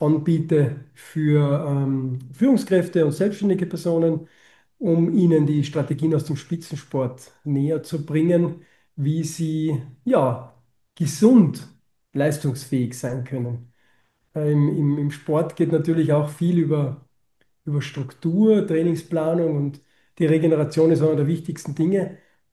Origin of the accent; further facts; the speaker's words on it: Saalbach-Hinterglemm, Salzburg, Austria; bin da mit 14 Jahren von zu Hause weg, also ich komme ursprünglich aus Saalbach-Hinterglemm, aus einem Skimassentourismusdorf.